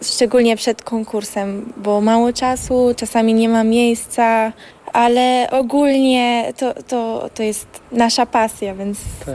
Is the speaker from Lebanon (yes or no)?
yes; Lebanon; moved away as an adult; now in Poland; Ja pochodzę z Libanu i z Polski, czyli mój tata jest z Libanu, moja mama jest Polką. Poznali się tutaj, później... Mieszkałam tam całe życie i przyjechałam na studia.